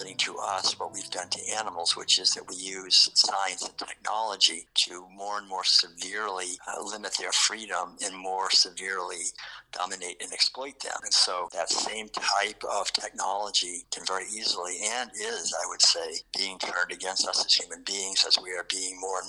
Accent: Concord, Massachusetts, United States; Being born and raised in Concord, Massachusetts, my father and my family in general were very enthusiastic about the founding of the United States.

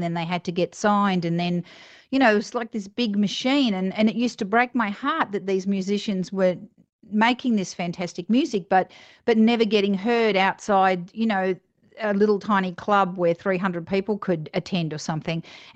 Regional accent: Australia; accent: Australian; now in United States; I'm living in the States now. You can tell that I'm an Australian and I've got that strange accent.

